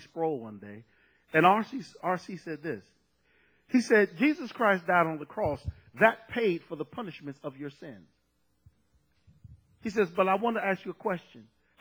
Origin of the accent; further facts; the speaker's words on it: Washington, District of Columbia, United States; born there; I was born in Washington, D.C. We didn't farm anything, okay?